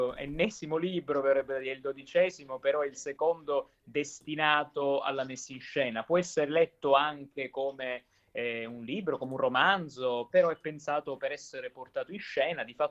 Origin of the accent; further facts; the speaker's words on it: Palermo, Sicily, Italy; io purtroppo vivendo fuori ora ho sempre meno opportunità per tornare a Palermo, e questo mi dispiace immensamente perché io amo la mia città natale, sono legatissimo alla mia città.